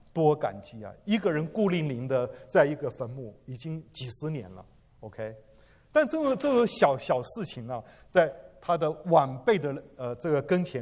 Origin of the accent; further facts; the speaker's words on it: China; 身为中国人